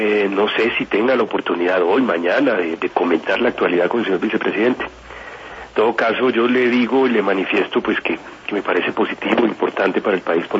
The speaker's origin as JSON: {"language": "Spanish", "country": "Colombia", "said": "como colombiano"}